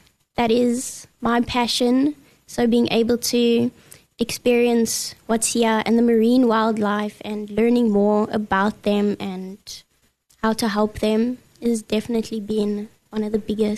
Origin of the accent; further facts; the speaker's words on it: Johannesburg, Gauteng, South Africa; Obviously, I come from Joburg, so obviously not any experience in that field.